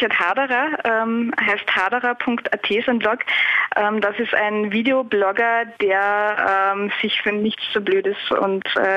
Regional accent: Austria; wie man es bei uns in Österreich sagt

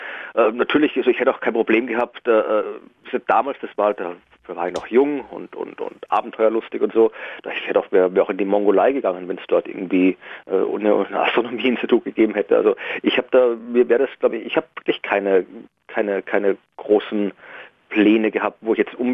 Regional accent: Krems an der Donau, Lower Austria, Austria; now in Germany; Genau, Niederösterreich, Krems an der Donau.

